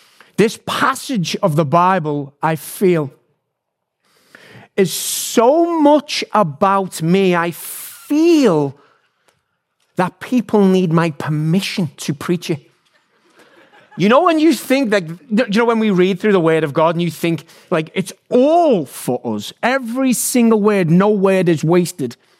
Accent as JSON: {"language": "English", "region": "England", "country": "United Kingdom", "said": "Typically, as an Englishman, we come and we minister around the US and the Americans."}